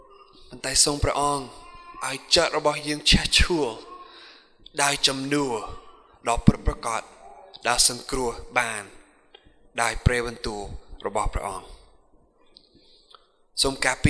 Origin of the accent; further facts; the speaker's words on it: United States; ដូចខ្ញុំចង់ទៅស្រុកអាមេរិកស្រុកកំណើតរបស់ខ្ញុំទៅបានប្រហែលចំណាយពេល20ម៉ោង